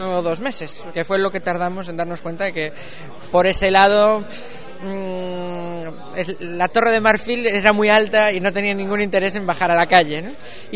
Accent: A Coruña, Galicia, Spain

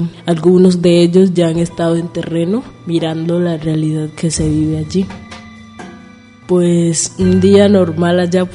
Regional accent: Chocó, Colombia; vengo de las comunidades del Cacarica, de una parte de Colombia que es el departamento del Chocó, queda ubicado al noroeste.

